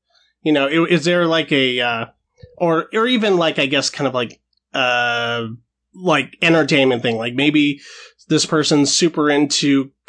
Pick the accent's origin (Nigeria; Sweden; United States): United States; Idaho; we're from Idaho. So it was really difficult to find anybody who had even a semblance of decent taste in anything in a cultural dead zone.